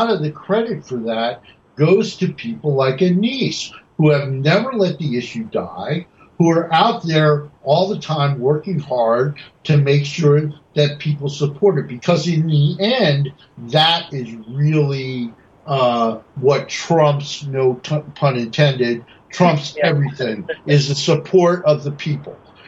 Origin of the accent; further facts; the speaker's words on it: New Jersey, United States; Well, I'm from New Jersey. You know, I'm from North New Jersey. So I think when I grew up in North, we didn't have a mayor that didn't go to jail.